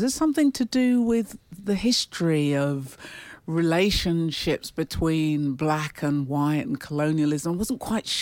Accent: London, United Kingdom; when I was quite small, growing up in London as a little black girl in a foster home

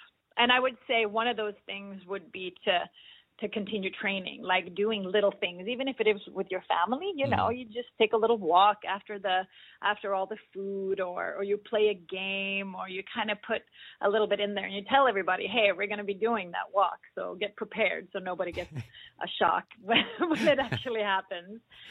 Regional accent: Sweden; In Sweden, Christmas and New Year's is that for us. And here I know it begins with Thanksgiving.

